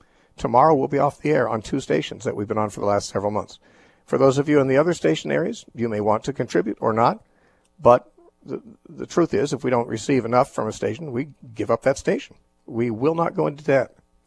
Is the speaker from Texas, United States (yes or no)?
yes; Texas, United States; I hope the people who are listening in Phoenix, Arizona care as much as this Texan does